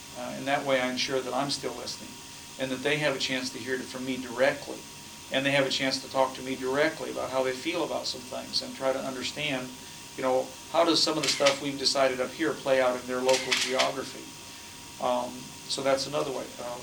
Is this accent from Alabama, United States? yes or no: no; Texas, United States; Now, I'm from Texas. Texas has kind of got a Wild West cachet.